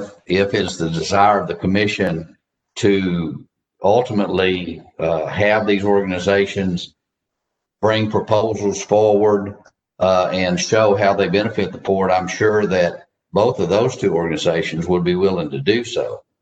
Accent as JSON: {"language": "English", "town": "Baytown", "region": "Texas", "country": "United States", "tie": "born or raised there", "said": "forgive me if my hometown a little bit, but the Baytown West Chambers directly works with West Chambers County"}